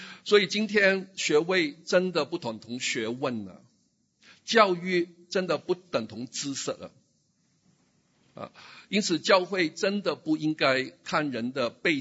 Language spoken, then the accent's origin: Chinese; United States; 成就是我们美国人